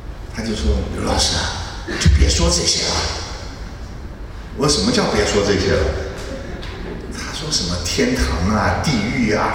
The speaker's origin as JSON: {"language": "Chinese", "region": "Hunan", "country": "China", "said": "我是湖南人，湖南人没几个好东西的。我讲的是脾气不太好。"}